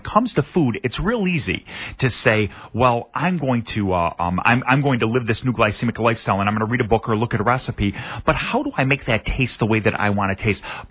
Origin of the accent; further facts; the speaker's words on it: Buffalo, New York, United States; We're all one big family. We're all from Buffalo, you know?